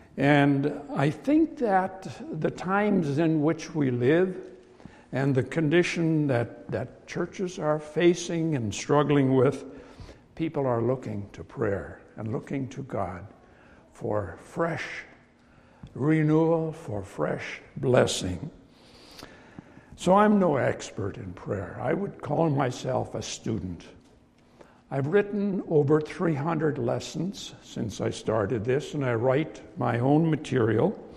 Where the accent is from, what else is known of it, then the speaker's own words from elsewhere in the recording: Saskatchewan, Canada; moved away as an adult; I was born and raised in Saskatchewan, but moved down there for 10 years of ministry.